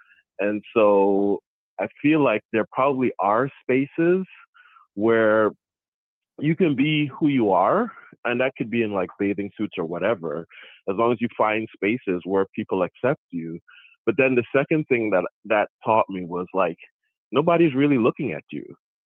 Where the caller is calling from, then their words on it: Maryland, United States; I'm calling from Maryland.